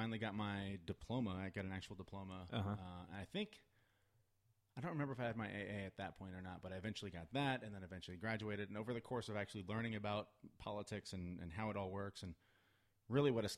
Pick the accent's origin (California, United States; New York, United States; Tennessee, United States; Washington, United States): Washington, United States; Everett; Around here, Everett, Linwood area.